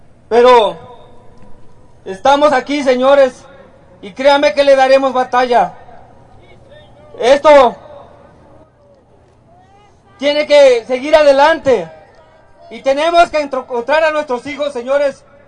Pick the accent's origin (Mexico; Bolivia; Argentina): Mexico; Esos somos los mexicanos que ayudan al prójimo cuando sufre.